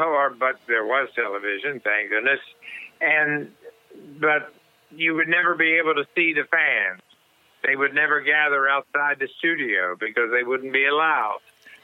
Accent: West Virginia, United States; Johnny was from Kentucky and I was from West Virginia

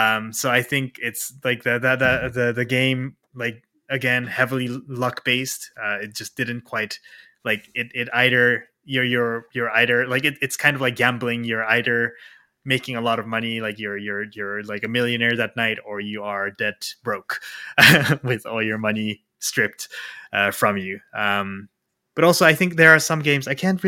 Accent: Japan; English is a second language; I'm being from Japan

